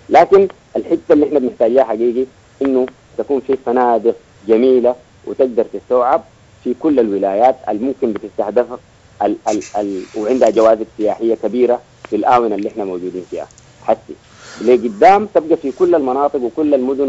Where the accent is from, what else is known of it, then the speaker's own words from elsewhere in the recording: Sudan; انا كسوداني